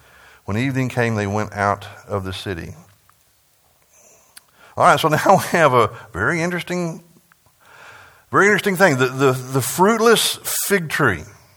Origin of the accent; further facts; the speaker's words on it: Texas, United States; and I'm from West Texas. I get it.